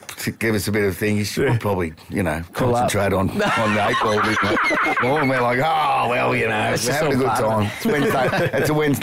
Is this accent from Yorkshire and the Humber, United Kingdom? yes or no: no; Cardiff, Wales, United Kingdom; I'm from Cardiff.